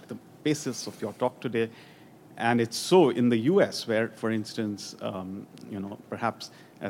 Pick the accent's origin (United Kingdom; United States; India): India; I'm from India. I've come here after thinking about coming for 20 years.